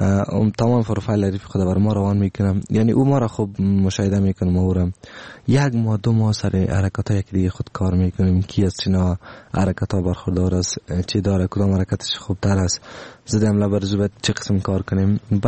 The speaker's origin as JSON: {"language": "Persian", "country": "Afghanistan", "said": "که ما افغان هستم در مقابلتان شکست نمیخوریم و بسیار به غرور همی غرور افغانیتی ما،"}